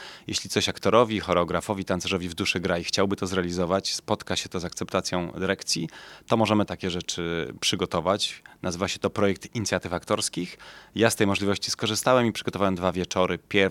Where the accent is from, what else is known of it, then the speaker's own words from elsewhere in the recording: Greater Poland Voivodeship, Poland; moved away as an adult; now in Gdynia, Poland; Czuję się Pomorzaninem, bo mieszkam tutaj od 26 lat. Choć pochodzę z Wielkopolski, ale w roku 2000 przyjechałem na Pomorze, konkretnie do Gdyni